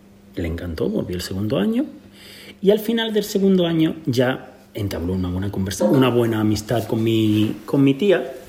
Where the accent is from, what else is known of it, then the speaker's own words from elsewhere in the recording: Granada, Andalusia, Spain; Yo soy de Granada. Soy de Granada y mi madre de la Alpujarra, de un pueblo pequeñito llamado Ubión, de la Alpujarra.